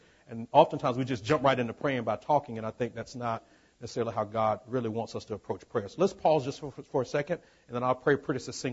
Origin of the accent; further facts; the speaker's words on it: Florida, United States; I'm originally from Florida, right here in the state of Florida, up near Jacksonville.